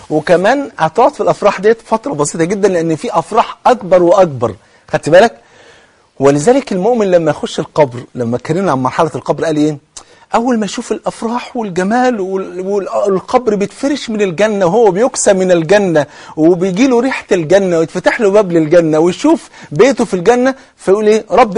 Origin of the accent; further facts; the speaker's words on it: Egypt; يعني الظهر عندنا في مصر بيؤذن حوالي